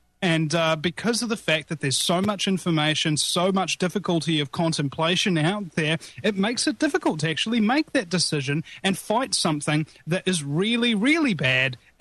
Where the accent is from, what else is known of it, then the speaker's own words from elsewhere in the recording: New Zealand; now in United States; Being a New Zealander, I mean, this might be an ironic thing to say, but it actually swelled me with Texas pride